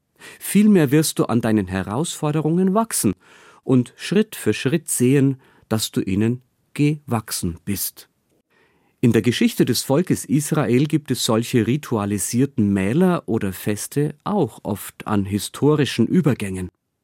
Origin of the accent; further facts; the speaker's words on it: Regensburg, Bavaria, Germany; born there; Mir als gebürtigem Regensburger fallen dazu immer Geschichten um den Bau der steinernen Brücke ein.